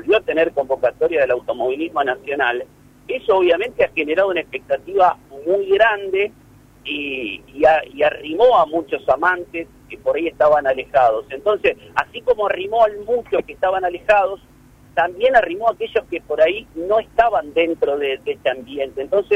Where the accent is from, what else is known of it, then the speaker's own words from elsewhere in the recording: Concordia, Entre Ríos, Argentina; yo soy de Concordia, la provincia de Entre Ríos.